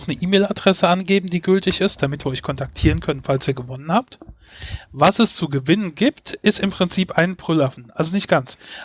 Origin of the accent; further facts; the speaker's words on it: Mainz, Rhineland-Palatinate, Germany; meine Heimatstadt Mainz ist so knapp 100 Quadratkilometer groß.